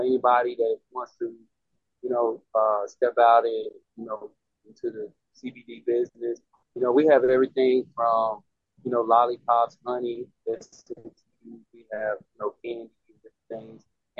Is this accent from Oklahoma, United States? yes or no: yes; Tulsa, Oklahoma, United States; And I'm originally from Tulsa, Oklahoma. That's where I was born and raised.